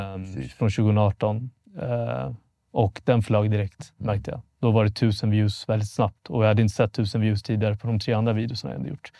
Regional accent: Vallentuna, Stockholm County, Sweden; Så att, jag är 28 år gammal, född 95. Jag är född och uppvuxen i Vallentuna, norr om Stockholm. Mm. Väldigt mycket norr. Lite bondesamhälle. Mm. Hade en väldigt svensk uppväxt. Du vet, jag har mamma från Etiopien, pappa är Eritrea.

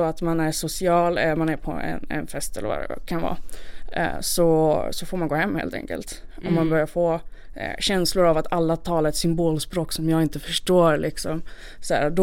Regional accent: Malmö, Skåne, Sweden; För efter jag fick åka hem då till min hemort, tillbaka till Malmö efter det här insjuknandet.

